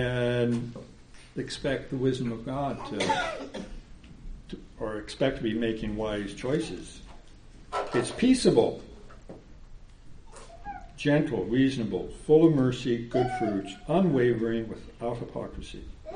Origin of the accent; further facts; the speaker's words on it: California, United States; I remember growing up in California, Sunday school teachers, I liked them, I loved them, because they listened to me.